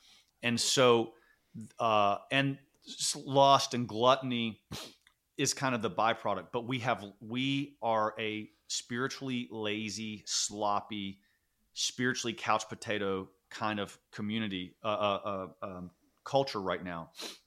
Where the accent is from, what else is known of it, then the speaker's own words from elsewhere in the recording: Charlotte, North Carolina, United States; I'm a Southern Catholic, right? So growing up in Charlotte in the 80s, you were the weird Catholic kid in the neighborhood